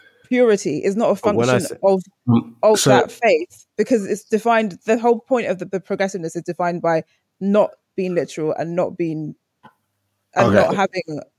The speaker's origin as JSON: {"language": "English", "country": "Jamaica", "said": "I'm a Jamaican, I believe in Obia. I believe in spirits."}